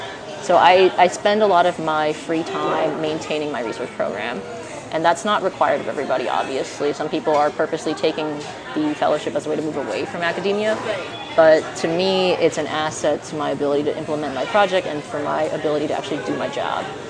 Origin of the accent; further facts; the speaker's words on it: New York City, New York, United States; So I love New York. I grew up in New York.